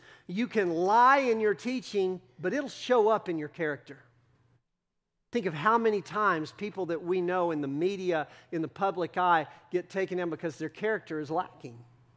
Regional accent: Texas, United States; accent: Texas; Okay, I realize my Texas accent kind of confuses those consonants.

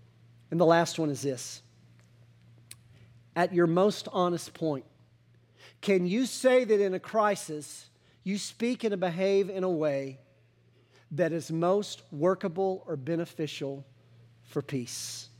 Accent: Texas, United States; And I have to realize that even as a Texan, even as a very proud Texan, a lot of my culture in that regard isn't biblical.

